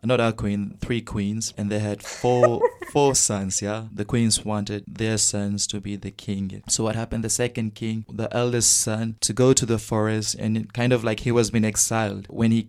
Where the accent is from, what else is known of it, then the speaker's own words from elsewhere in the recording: Fiji; growing up in Fiji as a Hindu